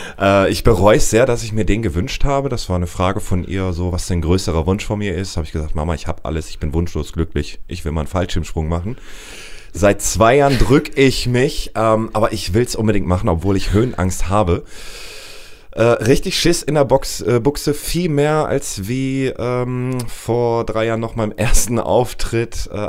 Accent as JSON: {"language": "German", "town": "Mülheim an der Ruhr", "region": "North Rhine-Westphalia", "country": "Germany", "tie": "born there", "also_born_or_lived": "Dortmund", "lives_now": "Berlin, Germany", "said": "Geboren bin ich in Mülheim an der Ruhr, bin 32 Jahre alt, habe dann 17 Jahre in Dortmund gelebt und seit 6 Monaten im wundervollen Berlin."}